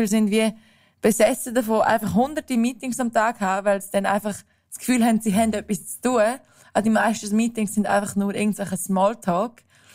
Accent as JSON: {"language": "German", "region": "Graubünden", "country": "Switzerland", "tie": "born or raised there", "said": "Ich bin im Engadin aufgewachsen, in den Bergen. Dort braucht man das."}